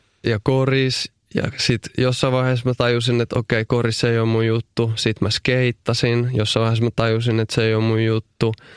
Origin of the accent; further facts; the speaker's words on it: Helsinki, Uusimaa, Finland; No mä oon syntynyt Helsingissä aika tavalliseen perheeseen. Mun vanhemmat oli, tai on edelleen, ovat arkkitehtejä. Ja mun ensimmäinen koti oli Vallilassa, kaksio. Ja sieltä me muutettiin sitten Pohjois-Haagaa